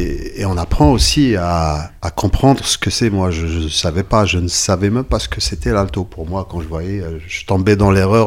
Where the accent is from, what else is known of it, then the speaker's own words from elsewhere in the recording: Algeria; moved away as an adult; now in France; Je suis né en Algérie, d'accord. J'ai grandi en Algérie, d'accord. Je suis arrivé à l'âge de 33 ans oui. en France.